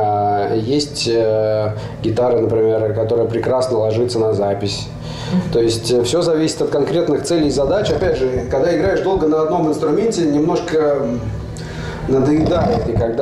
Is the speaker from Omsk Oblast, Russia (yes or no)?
no; Moscow, Russia; also born or lived in Rostov-on-Don; то есть мой дед был наполовину поляк, наполовину белорус. Я родом из Ростова-на-Дону, но вырос в Москве, там и живу.